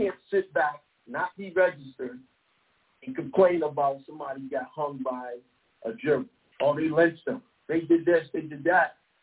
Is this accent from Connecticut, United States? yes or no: yes; Connecticut, United States; where I grew up in Fairfield County, there's more whites than there are blacks in certain sections.